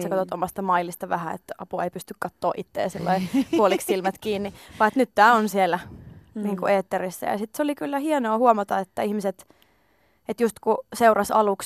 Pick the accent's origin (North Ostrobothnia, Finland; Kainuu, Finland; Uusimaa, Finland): North Ostrobothnia, Finland; Oulu; Olen laulaja, lauluntekijä ja artisti ja olen kotoisin Oulusta.